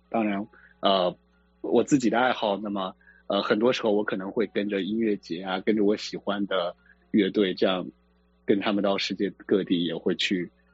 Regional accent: Inner Mongolia, China; moved away as an adult; also born or lived in Los Angeles; now in Seattle, United States; 我出生于内蒙古，是一个地道的土生土长的蒙古汉子。2022年是我来美国的第11年，在之前的10年我一直在洛杉矶学习生活和工作。

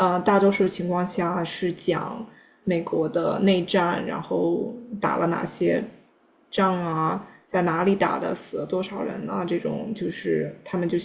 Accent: Henan, China; 嗯，我记得我是河南人

